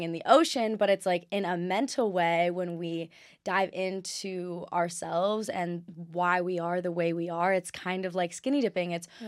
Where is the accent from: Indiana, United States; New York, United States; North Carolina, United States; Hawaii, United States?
Hawaii, United States; I'm actually from Maui, Hawaii, and I'm born and raised there, and that is my home.